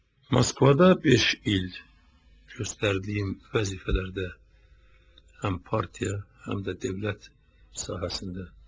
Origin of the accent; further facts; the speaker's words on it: Nakhchivan, Azerbaijan; moved away; also born or lived in Moscow; vətənə, Azərbaycana qayıtmışam. Öz doğma şəhərimə, anadan olduğum şəhərim Naxçıvana gəlmişəm. Artıq 5 aydan çoxdur ki, Naxçıvanda yaşayıram.